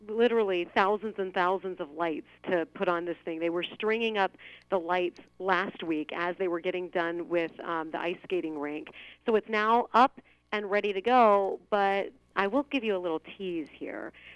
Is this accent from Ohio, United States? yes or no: yes; Cincinnati, Ohio, United States; also born or lived in Northern Kentucky; I grew up in the Cincinnati area. My whole family's from the west side of Cincinnati. I kind of call myself a tri-state girl because we lived in northern Kentucky.